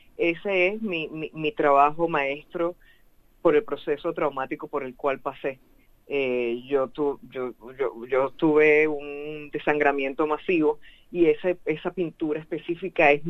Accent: Norway; now in Australia; yo decidí hacer esta exhibición aquí en Australia, vengo de Noruega

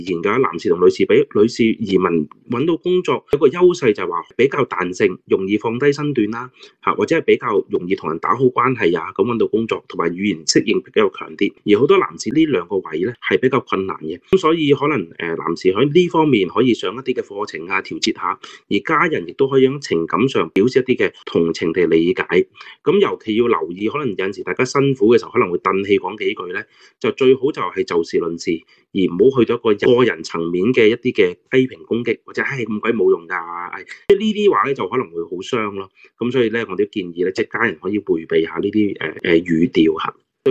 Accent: China; 我哋中国人有话呢个男主外女主内啦

